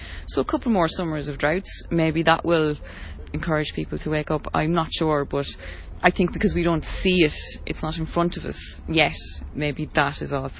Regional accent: Ireland; yeah, I'm from Ireland and we're really crap at this

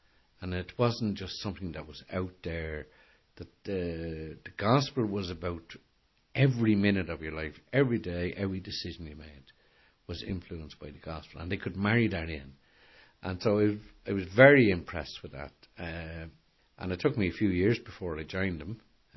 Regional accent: Dublin, Leinster, Ireland; because I grew up in Ballyfermot.

